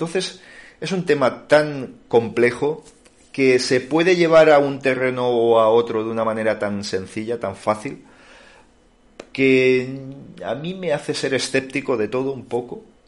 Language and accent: Spanish; Manises, Valencian Community, Spain; first language Valencian; Spanish is a second language; mi idioma materno es el valenciano. Yo aprendí a hablar valenciano antes que castellano. Yo en una población que se llama Manises, y oye, a mí el castellano me sonaba raro